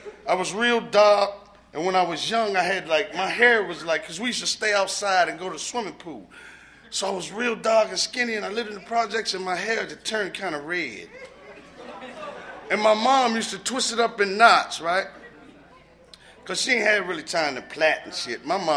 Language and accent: English; Savannah, Georgia, United States; born there; I was born in Savannah, Georgia. I am a Bama. Good looking Bama today. You understand? So I was born in Savannah, Georgia. I ended up in D.C. getting clean.